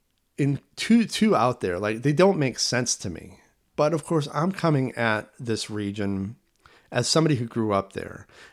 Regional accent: Portland, Maine, United States; You know, there's a lot in Maine that growing up in Portland, I was never introduced to.

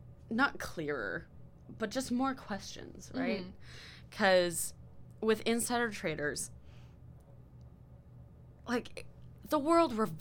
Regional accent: Canada; And I mean, we're Canadian, so obviously it sort of hits home a little bit more.

